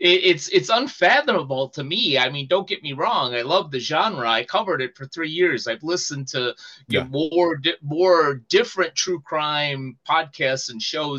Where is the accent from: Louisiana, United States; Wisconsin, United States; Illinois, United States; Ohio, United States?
Illinois, United States; Chicago; now in Los Angeles, United States; I mean, I grew up in Chicago, lived there for decades. There's a little bit of crime there. All three of us live in the Los Angeles metro area.